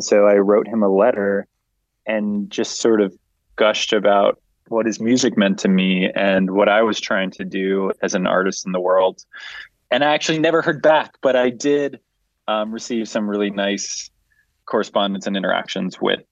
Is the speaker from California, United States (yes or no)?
yes; San Diego, California, United States; now in New York City, United States; I'm from San Diego, California, so it's was a beautiful place to grow up, but quite different from New York City.